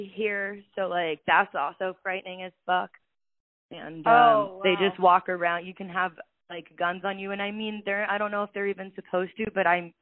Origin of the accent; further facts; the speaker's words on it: Florida, United States; okay, so I'm from Florida.